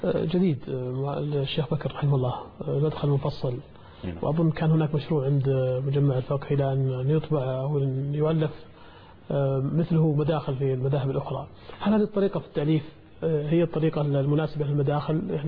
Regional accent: Saudi Arabia; طالب الشريعة مثلا في عندنا في السعودية

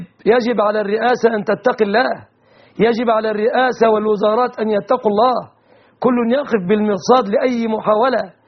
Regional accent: Egypt

